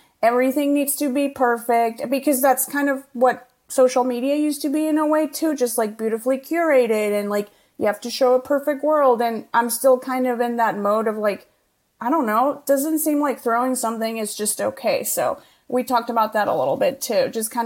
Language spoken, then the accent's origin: English; Colombia; English is a second language; also born or lived in Canada / New York; now in Los Angeles, United States; I am from Colombia, but I've lived in North America for the past almost 20 years now. So I went to school in Canada and then moved to New York. And 3.5 years ago, I moved to LA with my husband